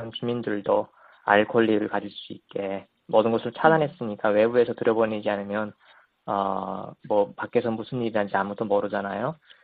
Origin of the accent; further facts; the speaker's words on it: North Korea; now in United States; 미국에 사는 탈북민으로서 저 한미 동맹 관계에 대해서 관심을 가지고 지켜보고 있는데